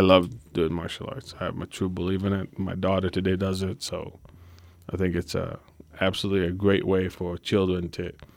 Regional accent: Israel; moved away as an adult; now in United States; I was born and raised in Israel, served in the Israeli Army. I was a staff sergeant. My mom is an American. I had a great childhood there. After the Army, I came to the States

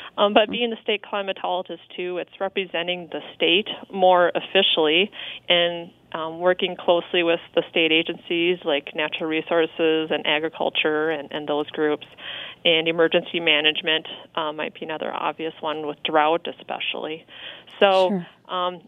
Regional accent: Minnesota, United States; But yeah, I grew up in the Twin Cities area, and when I was about 9 years old, there was a tornado that came very close to our home

